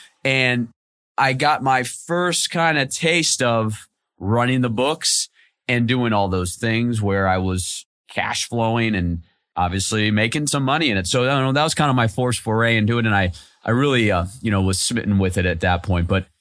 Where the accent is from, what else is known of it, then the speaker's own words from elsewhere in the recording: Cleveland, Ohio, United States; you know, I grew up in Cleveland, Ohio.